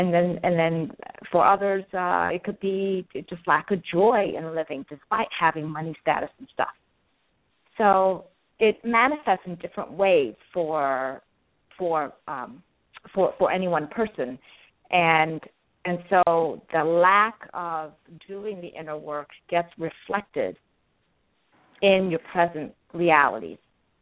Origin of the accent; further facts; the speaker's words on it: Taiwan; also born or lived in Los Angeles / New York; now in United States; I may have an Italian last name, but I am Asian, and I came here from Taiwan, and living in Los Angeles, and then living in New York